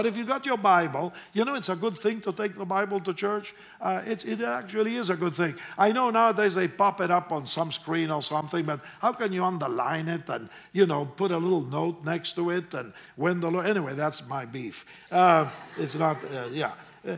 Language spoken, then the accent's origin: English; Argentina; English is a second language; moved away as an adult; now in United States; I came as an Argentinian, married an American woman, became an American citizen.